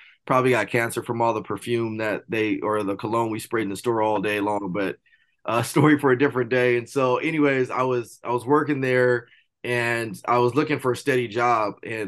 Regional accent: Rialto, California, United States; So I grew up out here in Rialto, California, had the opportunity to go play college football, University of Nevada, Las Vegas, which was awesome.

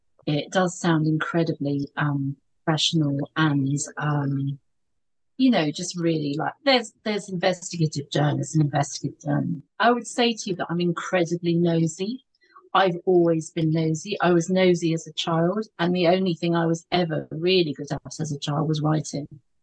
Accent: Eastbourne, South East England, United Kingdom; Oh, I worked for a number of newspapers in my hometown of Eastbourne and then across Sussex.

